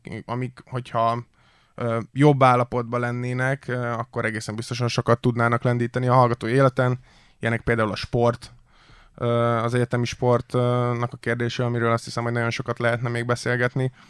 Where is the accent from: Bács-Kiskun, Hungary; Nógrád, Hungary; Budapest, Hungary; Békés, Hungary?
Budapest, Hungary; Ugye budapesti egyetemre jártam, budapesti gyerek vagyok